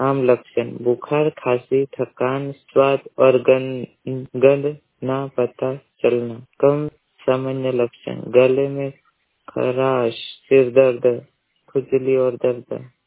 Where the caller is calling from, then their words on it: Chandrada, Madhya Pradesh, India; बड़वानी जिले के ग्राम पंचायत चंद्रड़ा का निवासी हूँ।